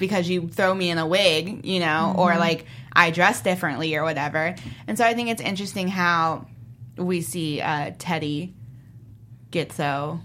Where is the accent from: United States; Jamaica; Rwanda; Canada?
Jamaica; I'm Jamaican, and in Jamaica, colorism is a huge issue.